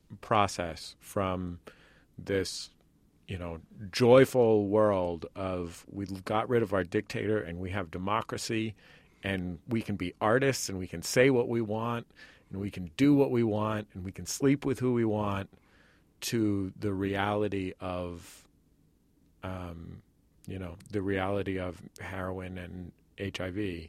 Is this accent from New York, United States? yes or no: no; San Francisco, California, United States; I grew up in San Francisco